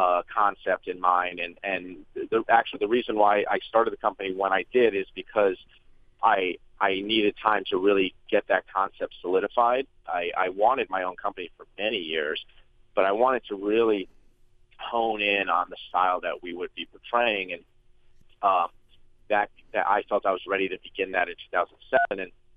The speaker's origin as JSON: {"language": "English", "town": "Queens", "region": "New York", "country": "United States", "tie": "born or raised there", "also_born_or_lived": "Chicago", "said": "Yeah. I was brought up in Queens, so typical kind of city kid, hanging out, maybe playing a little stickball. And I went to college in upstate New York at the University of Buffalo."}